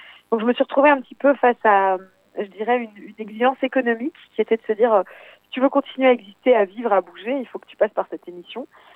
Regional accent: Grand Est, France; also born or lived in South-west France; Disons que je suis très alsacienne mais j'ai grandi partiellement dans le sud-ouest parce que j'ai une famille qui est un peu tentaculaire comme ça, donc on est allé s'installer dans le sud-ouest.

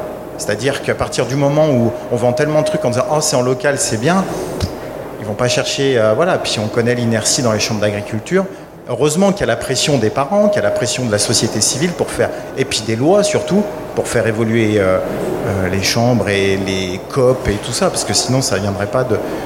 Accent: Auvergne-Rhône-Alpes, France; Moi, je viens du département de l'Ain.

